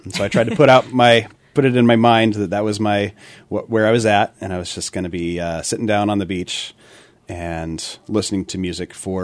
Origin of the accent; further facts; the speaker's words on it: Illinois, United States; also born or lived in Southern Oregon; I grew up in just outside of Chicago in Illinois, and then half of my upbringing is in Southern Oregon.